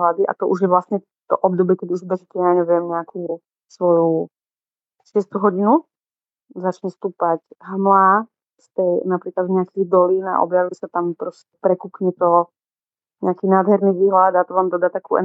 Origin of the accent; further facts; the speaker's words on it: Prešov Region, Slovakia; ma ovplyvnili moje rodné mesto alebo oblasť, v ktorej pochádzam z Vysokých Tatier